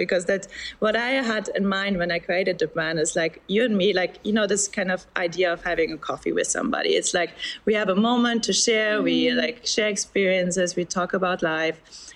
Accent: Berlin, Germany; I'm from Berlin, Germany originally

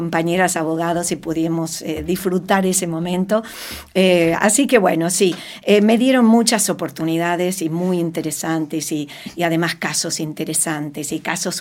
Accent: Argentina; soy una abogada argentina

